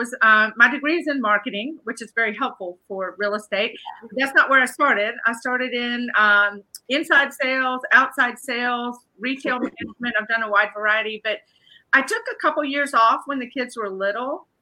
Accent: Biloxi, Mississippi, United States; And I'm from Biloxi. He's from Gulfport. We met at Southern Miss.

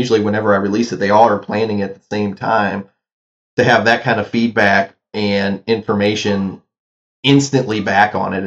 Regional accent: Midwest, United States; I grew up in the Midwest, so I was watched a lot of my friends' families really get messed over with non-reproducing seeds

